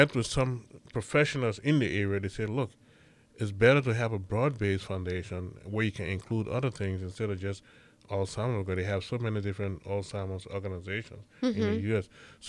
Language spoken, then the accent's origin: English; Liberia; now in United States; She taught, and we are originally from Liberia, West Africa.